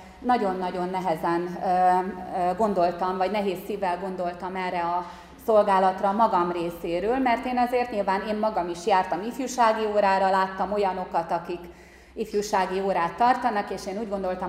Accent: Budapest, Hungary; now in Nyíregyháza, Hungary; én felvettem a férjemnek a nevét … és Óbudáról származom. Tőzsgyökeres budapesti egyébként a család. A családnak nagy része, aztán mégiscsak a mennyei atya ide vezérelt bennünket. 15 éve lakunk Nyíregyházán.

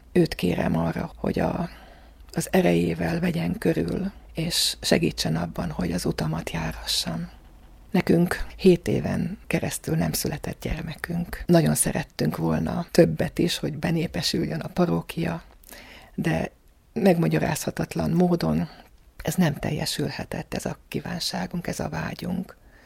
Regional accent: Dunaújváros, Fejér, Hungary; Ahogy említettem, Dunajvárosban én minden szempontból nagyon sikeres életet éltem. Egy szerető családban nőttem fel

